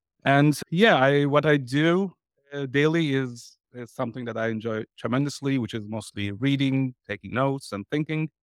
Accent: Turkey; moved away as an adult; now in Berlin, Germany; I'm originally from Turkey. I come from a leather making family, like a family of tanners.

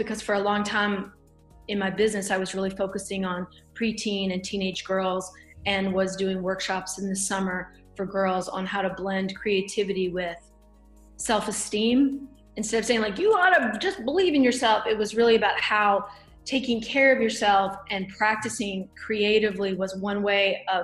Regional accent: the South, United States; growing up in the South

